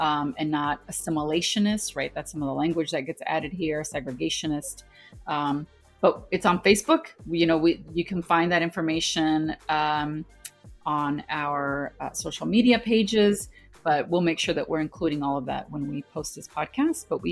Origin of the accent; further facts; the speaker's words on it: California, United States; so I'm Mexican American, if folks didn't already know this, born and raised in California, daughter of Mexican immigrants, whom I love.